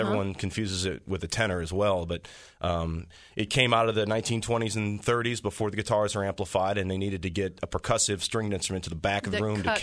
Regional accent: St. Louis, Missouri, United States; No, I'm from St. Louis, Missouri.

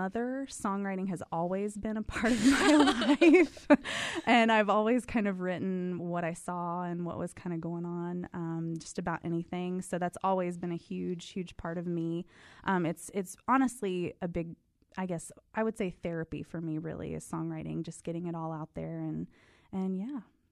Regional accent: Kentucky, United States; I'm actually from Eastern Kentucky, the deep, dark hills of Eastern Kentucky.

